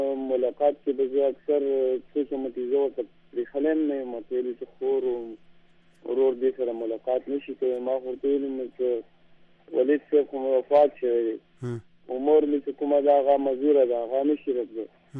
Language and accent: Pashto; Khyber Pakhtunkhwa, Pakistan; زه د ورګزو ایجنسی سره تعلق ساتم.